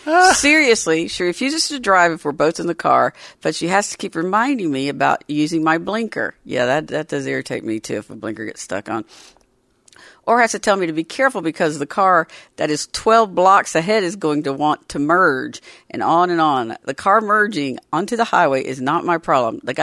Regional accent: Georgia, United States; So, everybody, I came from a family that loved to cook. I'm from the South in Georgia.

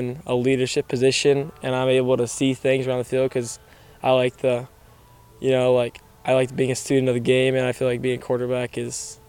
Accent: Indiana, United States; Growing up in Indiana, like, I would always be over there.

